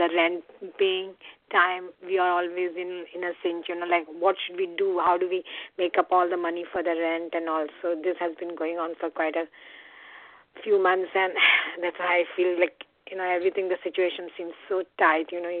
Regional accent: Connecticut, United States; from Connecticut.

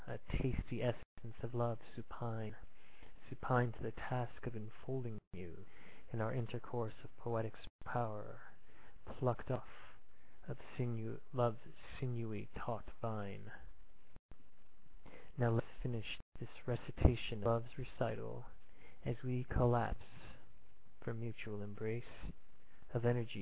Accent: Thunder Bay, Ontario, Canada; I'm from Thunder Bay, Ontario.

